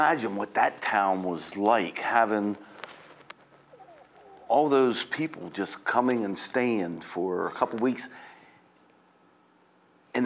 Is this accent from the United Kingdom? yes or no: yes; Scotland, United Kingdom; I'm Scottish.